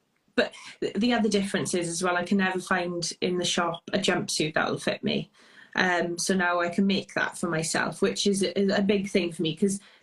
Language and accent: English; Wales, United Kingdom; And if you can't already tell, I'm Welsh. My accent slightly gives it away.